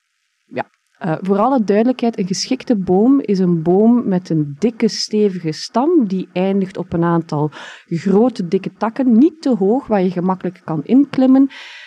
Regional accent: Mater, East Flanders, Belgium; Ik ben opgegroeid in het Mater van de jaren 80, 90. Voor de mensen die Mater niet kennen, Mater is een piepklein boerendorp, vlakbij Oudenaarde. En daar, ja, Mater is een typisch Vlaams dorp.

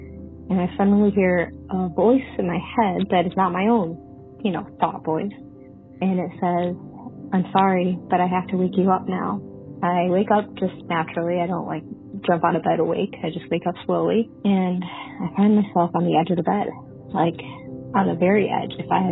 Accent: New York, United States; from New York, and I believe I have a guardian angel story.

